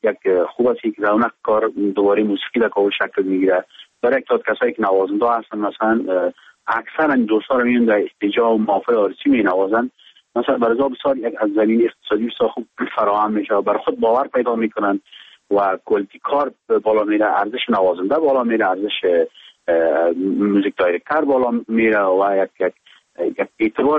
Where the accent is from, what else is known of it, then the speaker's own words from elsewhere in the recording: Afghanistan; ما به عنوان یک افغان که گذشته چیزای مختلف از شنیده تجربه کرده